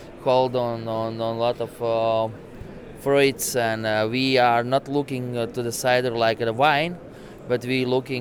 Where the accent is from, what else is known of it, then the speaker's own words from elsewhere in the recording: Latvia; English is a second language; I'm from Latvia, and our cider firm is Murbūdu Sidra Darītava. We live in Riga